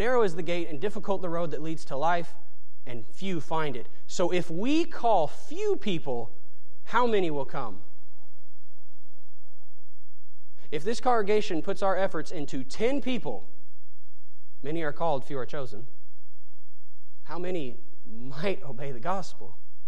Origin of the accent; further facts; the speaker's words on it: Oklahoma, United States; I'm from Oklahoma. I don't know this area.